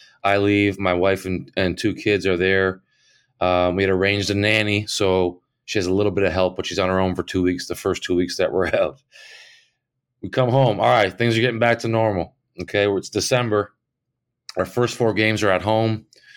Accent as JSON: {"language": "English", "country": "Canada", "said": "We're Canadian. We were living in the U.S."}